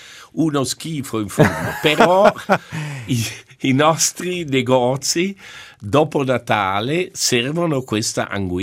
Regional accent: Sent, Graubünden, Switzerland; Per esempio nel mio paese a Sent sono arrivati già stamattina

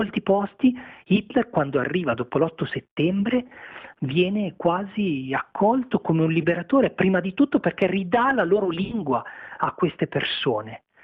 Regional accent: Milan, Lombardy, Italy; io sono un milanese di origini pugliesi, quindi sono l'uomo più di pianura possibile.

